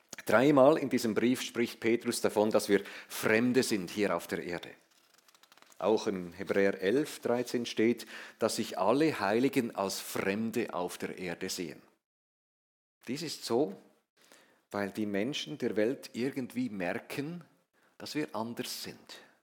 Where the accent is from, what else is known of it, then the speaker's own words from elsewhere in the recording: Switzerland; ich bin Doppelbürger. Ich bin Schweizer, aber das zählt nicht mehr lange.